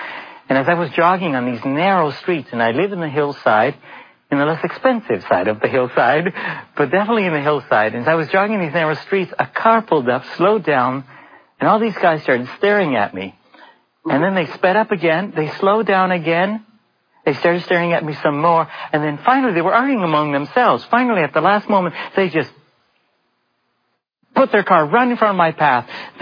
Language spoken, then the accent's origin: English; Los Angeles, California, United States; I grew up right in the Hollywood neighborhood. And I was only 14 years old.